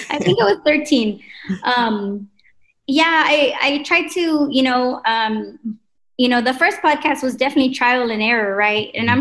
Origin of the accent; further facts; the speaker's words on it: Texas, United States; and you know, I'm from Texas, so I'm from the South.